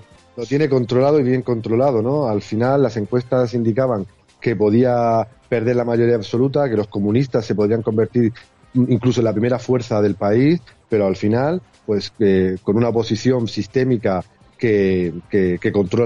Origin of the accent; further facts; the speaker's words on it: Region of Murcia, Spain; más allá de lo que sucedió en mi tierra, en Murcia